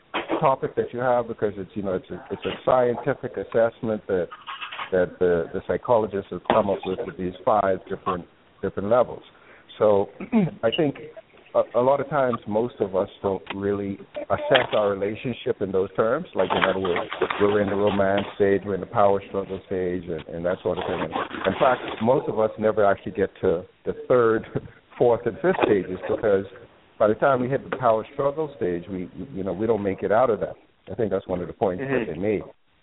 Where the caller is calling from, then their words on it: Durham, North Carolina, United States; I'm calling from